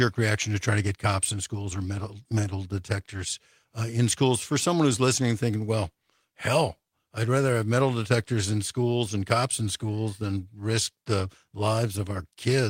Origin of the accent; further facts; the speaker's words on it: Highland Park, Illinois, United States; now in Madison, United States; I grew up in Highland Park, Illinois, and they had that 4th of July parade shooting there.